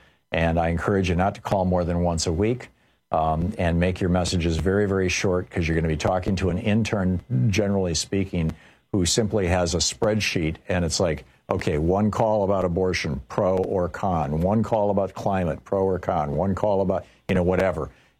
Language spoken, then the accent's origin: English; Michigan, United States; I grew up in Michigan. We studied tariffs when I was in elementary school